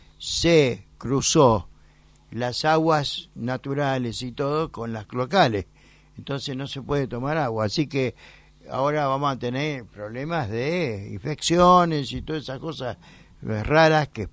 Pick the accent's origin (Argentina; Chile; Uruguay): Argentina; Buenos Aires; porque amo, soy porteño y amo mi ciudad